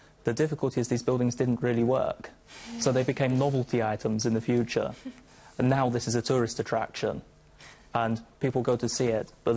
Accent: United Kingdom; I'm from Britain.

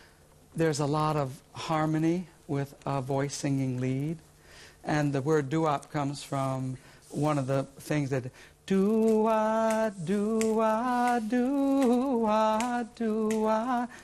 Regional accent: Jersey City, New Jersey, United States; I grew up in Jersey City, right across the river.

